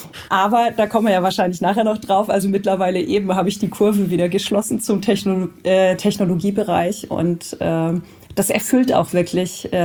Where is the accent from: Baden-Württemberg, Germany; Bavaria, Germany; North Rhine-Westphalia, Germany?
Baden-Württemberg, Germany; Sindelfingen; also born or lived in Karlsruhe; Ja, ich komme ursprünglich aus Sindelfingen und bin 91 nach Karlsruhe gezogen.